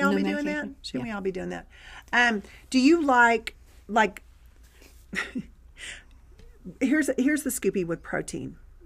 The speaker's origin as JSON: {"language": "English", "region": "the South", "country": "United States", "said": "I mean, I'm from the South. I should know."}